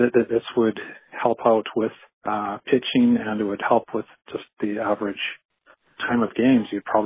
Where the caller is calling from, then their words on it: Vancouver, British Columbia, Canada; I'm calling from Vancouver.